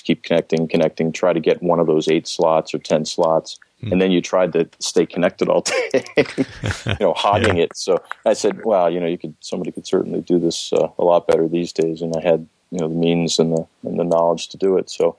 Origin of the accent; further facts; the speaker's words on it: Philadelphia, Pennsylvania, United States; I grew up in Philadelphia, and kind of like not that far from Philly.